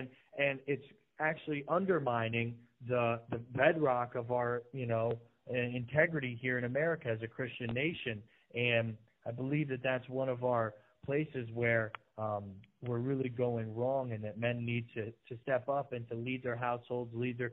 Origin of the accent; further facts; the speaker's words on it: United States; I consider that to be my spiritual homeland, even though I'm American through and through.